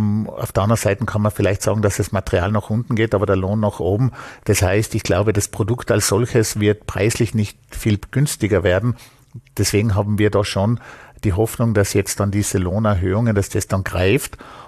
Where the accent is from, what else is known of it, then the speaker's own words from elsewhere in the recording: Vorarlberg, Austria; Bei uns in Vorarlberg ist es natürlich schon so, dass es immer teuer war